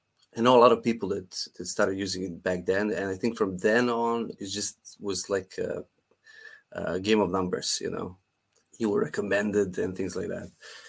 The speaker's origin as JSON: {"language": "English", "country": "Serbia", "said": "I'm from Serbia, so yeah."}